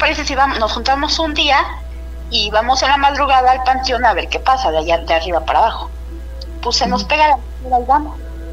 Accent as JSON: {"language": "Spanish", "region": "Mexico City", "country": "Mexico", "said": "Estamos en México, en el DF, porque soy del DF"}